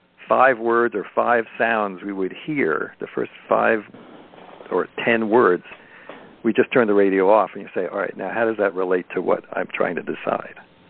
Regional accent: New York, United States; And then, of course, I grew up in New York with Mad Magazine when I was in elementary school

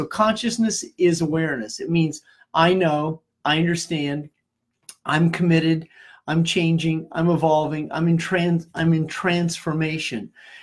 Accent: Kansas City, Missouri, United States; also born or lived in Iowa; I grew up in Kansas City and spent a lot of time. Half of my life I lived in Missouri. The other half I lived in Iowa.

